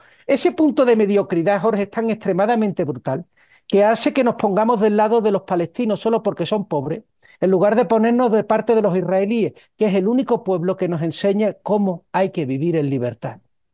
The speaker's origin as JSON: {"language": "Spanish", "country": "Spain", "said": "yo llevo 41 años siendo español. ¿Ok? 41 años siendo español desde que nací."}